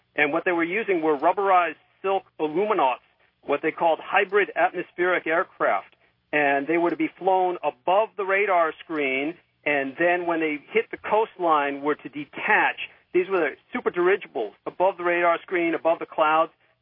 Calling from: San Francisco, California, United States; I'm calling from San Francisco.

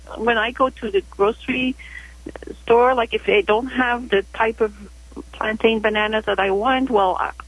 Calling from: Montreal, Quebec, Canada; I'm calling from Montreal.

